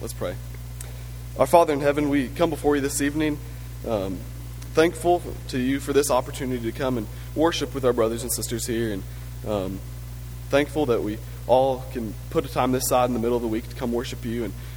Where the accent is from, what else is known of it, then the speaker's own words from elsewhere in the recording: Texas, United States; So as a Texan with Texas pride, preaching on humility, I'm going to try to put away some of my Texas pride as much as I can.